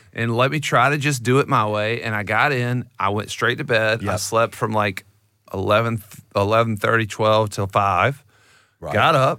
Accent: Augusta, Georgia, United States; I grew up in Augusta, Georgia, which is the home

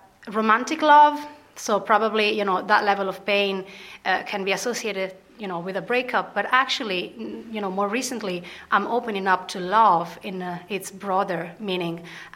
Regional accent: Italy; now in Balbriggan, Ireland; I come from Balbriggan, but originally from Italy.

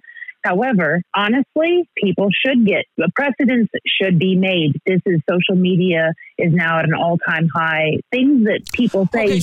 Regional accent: United States; moved away; I believe, because I'm American. I grew up American, but I'm here now.

